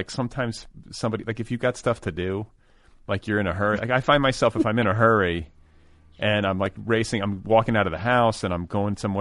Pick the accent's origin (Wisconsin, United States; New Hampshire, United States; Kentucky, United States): Wisconsin, United States; Milwaukee; also born or lived in Indiana; No, Milwaukee and Indiana. I split time when I was a kid.